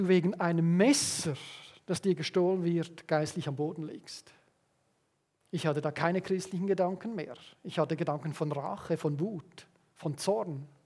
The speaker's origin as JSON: {"language": "German", "country": "Switzerland", "said": "als richtiger Schweizer hast du ein Taschenmesser dabei, oder?"}